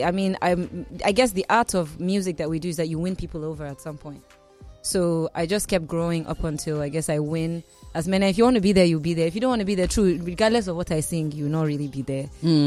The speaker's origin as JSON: {"language": "English", "town": "Kaduna", "region": "Kaduna State", "country": "Nigeria", "tie": "born or raised there", "said": "I did it in my hometown too as well, in Kaduna."}